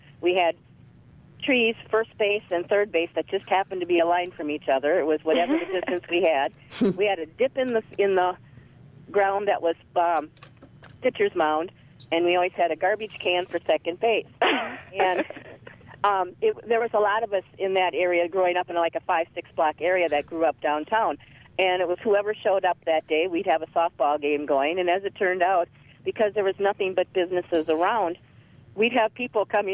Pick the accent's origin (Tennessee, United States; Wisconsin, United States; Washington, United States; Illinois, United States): Wisconsin, United States; La Crosse; we grew up in La Crosse, but we grew up downtown. My father had a business, and we had an apartment above the business